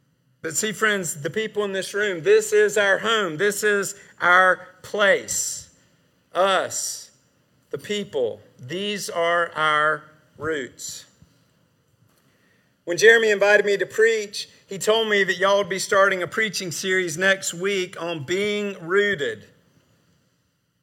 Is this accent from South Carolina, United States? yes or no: yes; Sumter, South Carolina, United States; I grew up in Sumter and I started going to Camp St. Christopher when I was 10 years old.